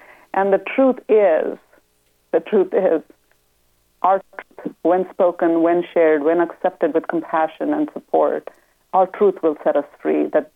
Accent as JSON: {"language": "English", "country": "India", "tie": "born or raised there", "said": "Certainly, growing up in India, I was born in 62"}